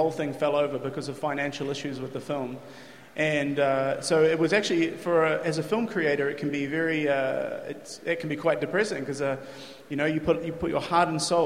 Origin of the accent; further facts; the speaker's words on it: Wellington, New Zealand; I am from Wellington in New Zealand